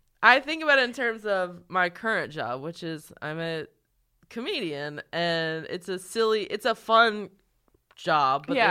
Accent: North Carolina, United States; Like, North Carolina.

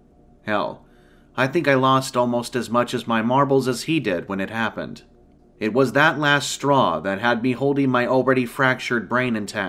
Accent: Pennsylvania, United States; now in Vermont, United States; I was born and raised in Pennsylvania, but my folks died some years back, so I don't have much reason to go back there when I came home.

